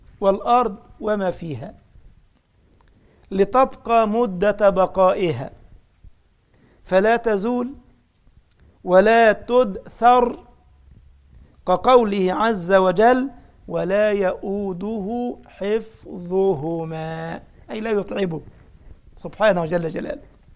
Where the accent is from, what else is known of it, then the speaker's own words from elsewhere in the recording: Egypt; طبعا كلمة أخصو عندنا في مصر عندهم كلمة قبيحة قوي